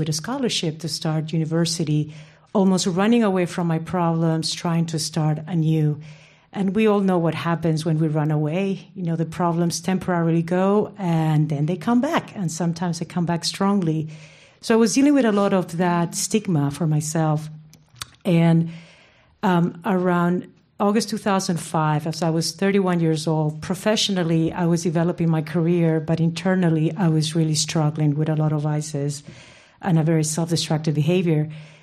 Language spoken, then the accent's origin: English; Lima, Peru; I was born and raised in Lima, Peru